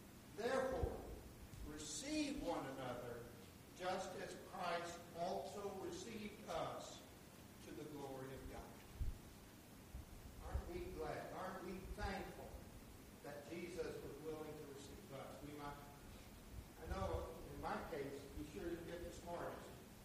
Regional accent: Texas, United States; I grew up in Texas, and I'm telling you, there's nothing worse than those dumb Yankees, is there?

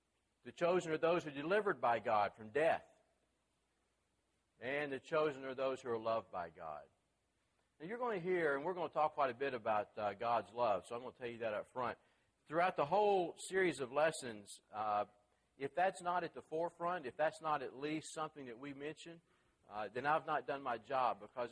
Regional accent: Tennessee, United States; They didn't have logic when I was growing up in Middle Tennessee, so I never got that far.

